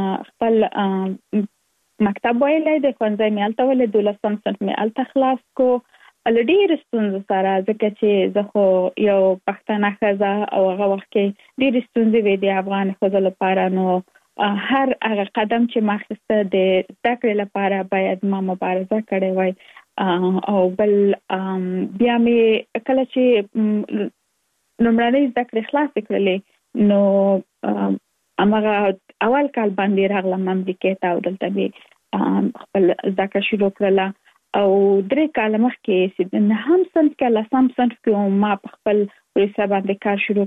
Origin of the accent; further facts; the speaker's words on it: Kabul, Afghanistan; now in Virginia, United States; زه اف کورس د افغانستان یم. په افغانستان کې زیږیدلې، کومري ستکه مې په افغانستان په کابل کې تر سره کړې دي